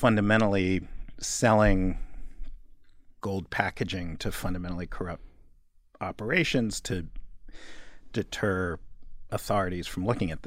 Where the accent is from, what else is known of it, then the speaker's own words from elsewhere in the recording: New York, United States; just as a kid growing up in New York